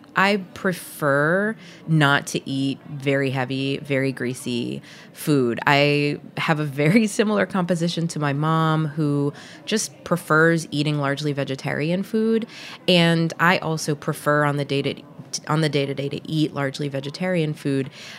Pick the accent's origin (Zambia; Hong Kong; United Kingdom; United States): United States; the South; particularly when I was growing up in the South, and would look at my American friends' pantries versus what was in my pantry